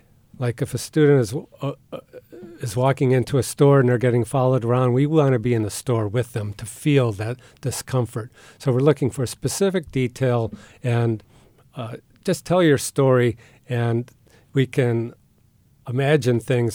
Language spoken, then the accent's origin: English; Detroit, Michigan, United States; So I come from Detroit, and right on the edge of Detroit, where it was a kind of a racist environment in various ways